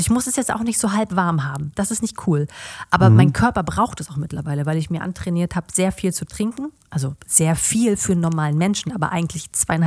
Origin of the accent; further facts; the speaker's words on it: Mecklenburg-Vorpommern, Germany; Chemnitz ist aber auch eine andere Ecke. Ich komme aus Mecklenburg.